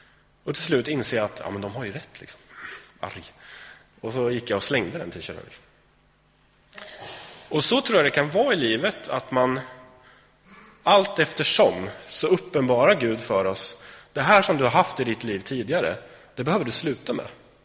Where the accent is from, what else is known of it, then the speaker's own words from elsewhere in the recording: Sweden; alltså vi är ju svenskar liksom